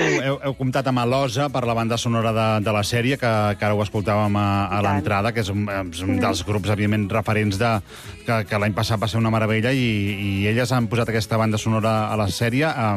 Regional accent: Mataró, Catalonia, Spain; com un servidor que també és de Mataró, soc molt pesat amb les santes, amb les nostres tradicions de Mataró

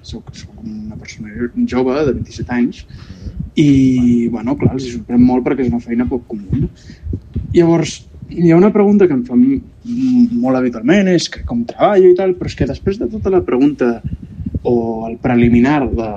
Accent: Barcelona, Catalonia, Spain; sóc de Barcelona

